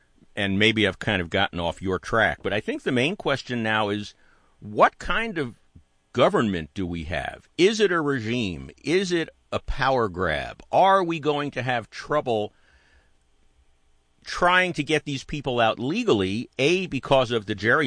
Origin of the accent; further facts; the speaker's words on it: New York, United States; I grew up in New York, and I didn't move here until I was about 26 years old.